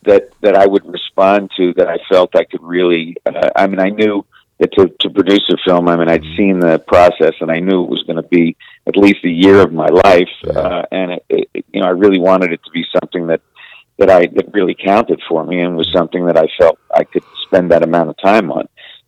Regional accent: Brooklyn, New York, United States; So yeah, I mean, I'm a Brooklyn boy. I grew up in Brooklyn

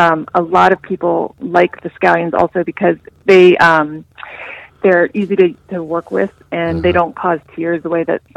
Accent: Pittsburgh, Pennsylvania, United States; And then when we came back to the States, we were in my hometown of Pittsburgh

